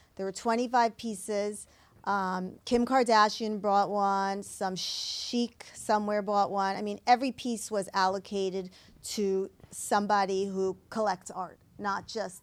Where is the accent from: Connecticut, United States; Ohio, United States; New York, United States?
New York, United States; Great Neck; I'm a housewife from Great Neck